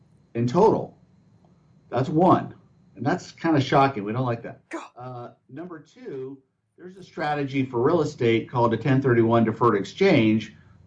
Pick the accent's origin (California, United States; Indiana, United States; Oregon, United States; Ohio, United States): California, United States; San Diego; So actually, I grew up in San Diego and, you know, just an idyllic childhood, I guess. You know, we're near the beach.